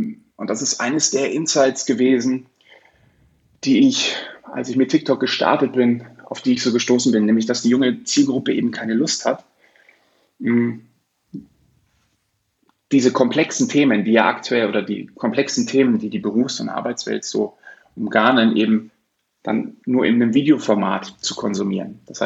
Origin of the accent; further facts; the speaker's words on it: Munich, Bavaria, Germany; hier in München, wo ich herkomme und auch jetzt wieder lebe